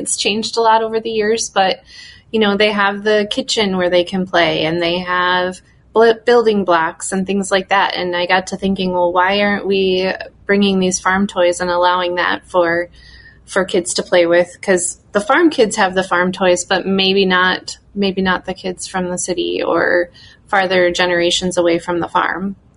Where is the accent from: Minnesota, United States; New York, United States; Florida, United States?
Minnesota, United States; Lake City; I am from Lake City, Minnesota, and I teach kindergarten here in the classroom.